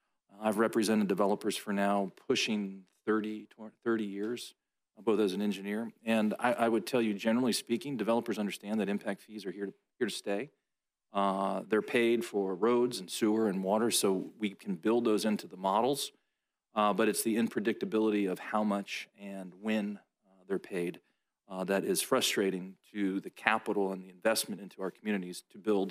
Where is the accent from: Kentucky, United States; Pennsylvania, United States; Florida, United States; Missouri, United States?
Florida, United States; Palm Coast; I'm from Flagler County, Palm Coast, Florida.